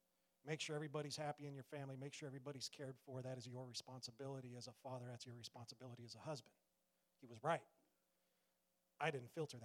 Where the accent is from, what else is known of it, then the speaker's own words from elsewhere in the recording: California, United States; At 12 years old, I grew up in Southern California, surfed a lot.